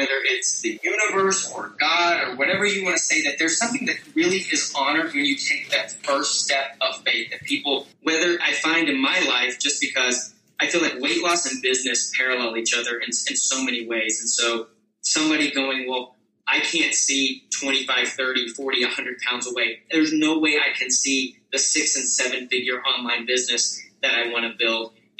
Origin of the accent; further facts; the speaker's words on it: Texas, United States; I always talk about this as, you know, growing up in West Texas, I was a kid that I did enjoy performing and entertaining people.